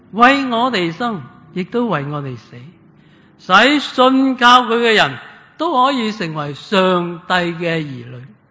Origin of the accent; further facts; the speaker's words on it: Australia; 你同我作为澳洲人